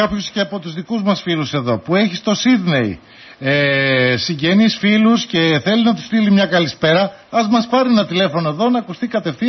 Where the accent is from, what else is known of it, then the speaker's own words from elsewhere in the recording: Western Macedonia, Greece; Από το χωριό μου που είναι το Κωνσταράζη Καστοριάς